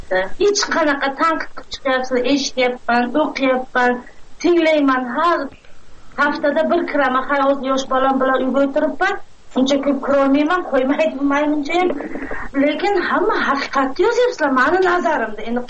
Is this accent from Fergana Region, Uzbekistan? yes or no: no; Urgut, Samarqand Region, Uzbekistan; Yo'q, Samarqandning Urgut rayonidan.